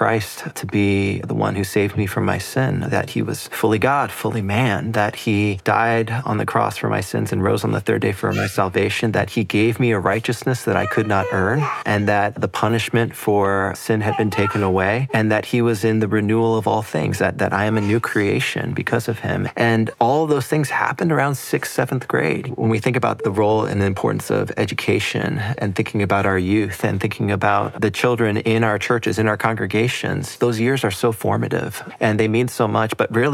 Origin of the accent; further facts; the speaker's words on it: United States; I don't speak that much Korean. I grew up in the States